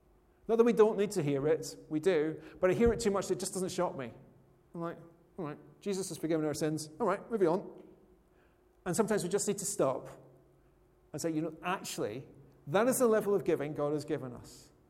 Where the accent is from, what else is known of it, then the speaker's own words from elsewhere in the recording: Scotland, United Kingdom; Now, I come from Scotland, as you know